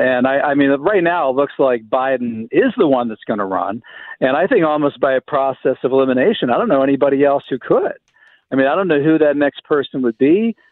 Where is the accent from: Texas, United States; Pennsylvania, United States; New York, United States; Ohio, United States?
Pennsylvania, United States; Latrobe; that big rally he had near my hometown of Latrobe, Pennsylvania